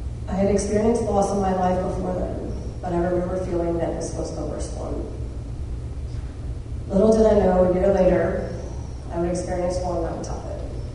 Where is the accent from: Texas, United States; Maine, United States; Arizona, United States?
Texas, United States; Houston; Was born and raised in Houston, Texas. Grew up with both my parents who were married, an older sister. Graduated from Jersey Village High School.